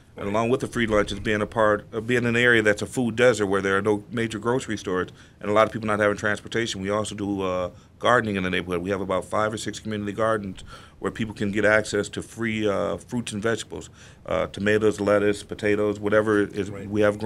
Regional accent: Detroit, Michigan, United States; now in Lansing, United States; I'm originally from Detroit. My wife's from Kalamazoo. And this was a place that we conscientiously chose to live at.

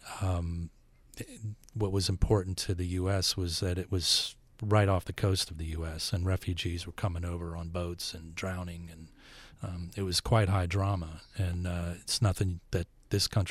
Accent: United States; how privileged I am as an American

